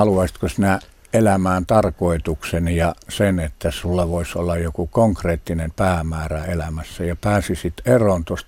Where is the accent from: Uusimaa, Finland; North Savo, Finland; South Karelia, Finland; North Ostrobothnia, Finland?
North Savo, Finland; Nilsiä; Minä olen kotoisin Nilsiästä, tuolta Kuopion pohjoispuolelta ja syntynyt siellä 58 vuotta sitten nelilapsiseen perheeseen. Mun isäni oli muusikko ja äiti taksiautoilija.